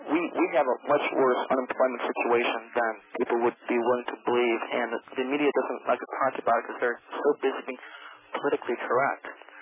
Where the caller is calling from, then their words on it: Los Angeles, California, United States; I'm calling from the Los Angeles area, and we are already invaded.